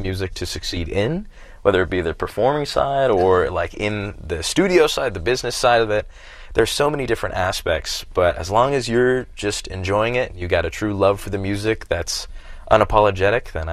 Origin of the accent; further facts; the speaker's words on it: Sacramento, California, United States; we're starting top of California in Sacramento, my hometown.